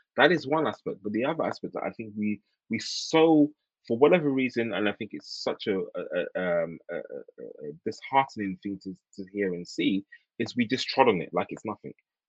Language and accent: English; Ghana; and I'm originally from Ghana, as you know